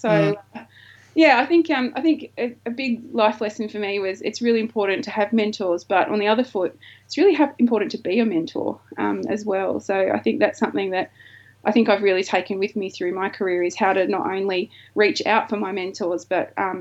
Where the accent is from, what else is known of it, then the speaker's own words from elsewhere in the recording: Wollongong, New South Wales, Australia; now in Melbourne, Australia; And I actually moved to Melbourne for that. So I grew up in Wollongong, but I feel like I became a grown-up when I moved to Melbourne, which is now my adopted and much-loved home city.